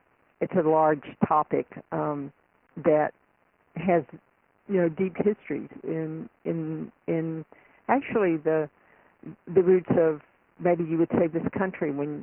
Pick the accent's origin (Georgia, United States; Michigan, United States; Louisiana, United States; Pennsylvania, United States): Georgia, United States; Atlanta; I grew up in Atlanta, Georgia, and some of these stories take place in Atlanta